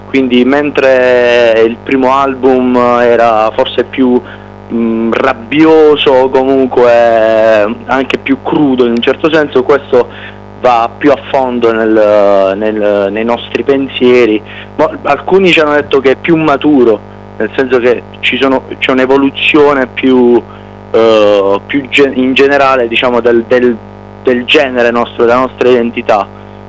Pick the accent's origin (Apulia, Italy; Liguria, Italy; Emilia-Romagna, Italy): Apulia, Italy; Foggia; Noi siamo pugliesi, siamo di Foggia.